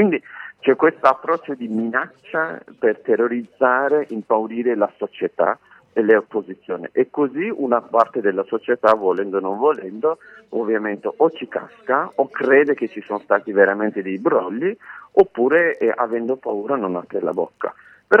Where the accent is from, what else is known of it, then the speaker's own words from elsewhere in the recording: Istanbul, Turkey; Italian is a second language; Io mi ricordo quando ero piccolo, nel Salone del Libro di Istanbul